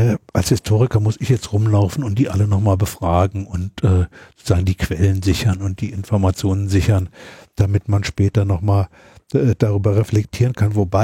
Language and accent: German; Berlin, Germany; über die Rebellionen in Berlin, meiner Heimatstadt